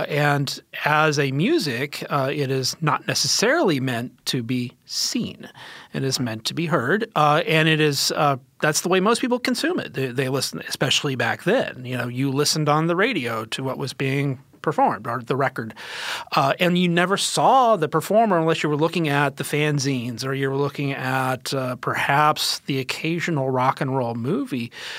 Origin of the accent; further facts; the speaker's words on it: Houston, Texas, United States; old enough to remember the famous … concert in my hometown of Houston.